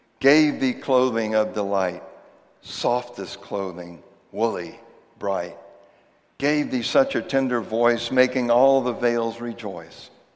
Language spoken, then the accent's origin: English; Gonzales, Louisiana, United States; I grew up in Gonzales, Louisiana, a small town on the edge of the swamp. Gonzales was the first high ground for 50 miles. This was outdoorsman country, and I embraced it.